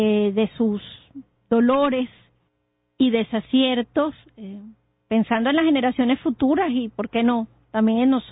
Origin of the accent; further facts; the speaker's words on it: Caracas, Capital District, Venezuela; somos caraqueños y eso es una impronta de la que no te puedes librar.